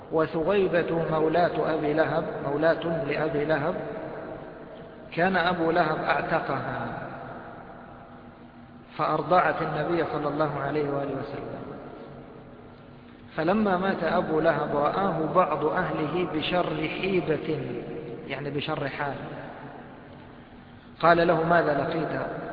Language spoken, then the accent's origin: Arabic; Egypt; عندنا في مصر خاصة الأزهريين ممكن يقوم بالنعال وينزل فوق راسه.